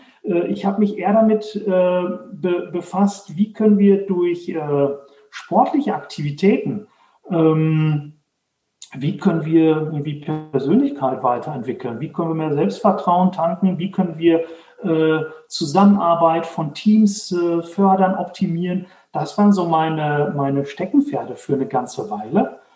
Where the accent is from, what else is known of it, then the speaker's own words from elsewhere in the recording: Dortmund, North Rhine-Westphalia, Germany; now in Herdecke, Germany; Also ich komme aus Dortmund, wohne jetzt in Herdecke, ist direkt nebenan.